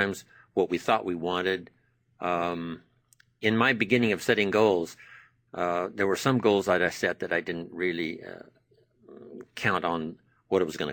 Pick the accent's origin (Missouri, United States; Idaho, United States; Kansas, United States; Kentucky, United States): Idaho, United States; I come from Idaho, right? We grow